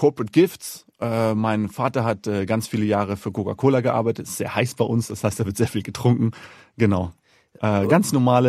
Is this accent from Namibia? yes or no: yes; Namibia; In Namibia war die sowieso nie ganz so stark wie in Südafrika. Also ich habe wirklich von der Apartheid nichts mitbekommen.